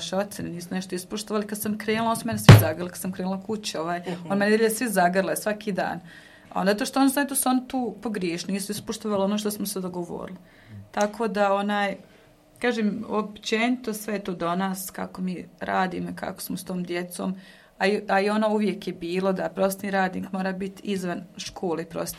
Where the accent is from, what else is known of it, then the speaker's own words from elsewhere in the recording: Cazin, Federation of Bosnia and Herzegovina, Bosnia & Herzegovina; Ja sam inače iz Cazina